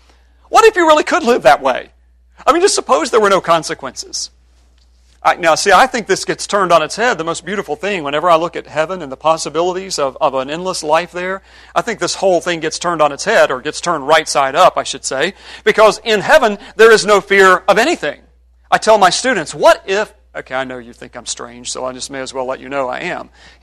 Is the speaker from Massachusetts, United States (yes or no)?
no; West Virginia, United States; I grew up in West Virginia, and you know, you always competing with Mississippi or Arkansas one on who's the poorest people in the world